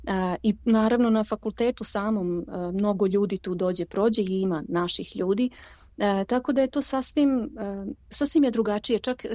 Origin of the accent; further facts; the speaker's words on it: Belgrade, Serbia; also born or lived in United States; now in Dublin, Ireland; ja sam otišla iz Srbije 2005. Posle svih ovih godina meni i dalje mnogo fali kuće i ja i dalje Beograd zovem mojom kućom. Ne ni Dublin, niti sam zvala Ameriku. Uvek je Beograd moja kuća.